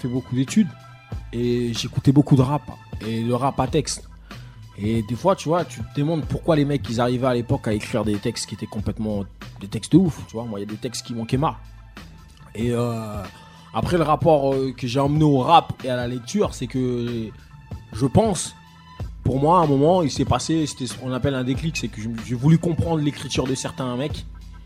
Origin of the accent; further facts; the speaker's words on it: Saint-Ouen, Île-de-France, France; comme je disais, je suis originaire de Saint-Ouen, il s'est passé pas mal d'événements dans cette ville.